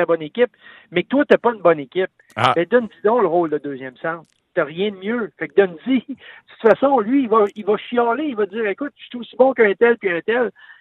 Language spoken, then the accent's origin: French; Quebec, Canada; comme on dit chez nous au Québec